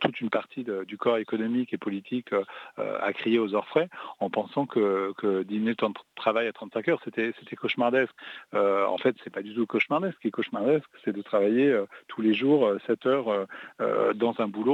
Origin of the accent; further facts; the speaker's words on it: Marseille, Provence-Alpes-Côte d'Azur, France; moi je suis Marseillais, donc j'ai pas de gêne à dire que Marseille est une ville qui, à mes yeux, a beaucoup, beaucoup plus de recul